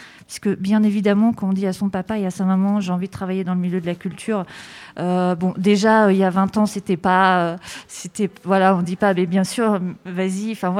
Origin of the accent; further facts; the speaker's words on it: Châteauroux, Centre-Val de Loire, France; born there; Alors j'ai commencé dans ma ville natale à Châteauroux.